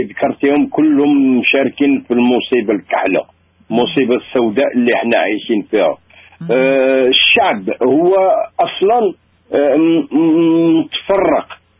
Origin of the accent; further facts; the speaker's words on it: Morocco; مغربي انا اللي كيهمني في الحياه وهو المغرب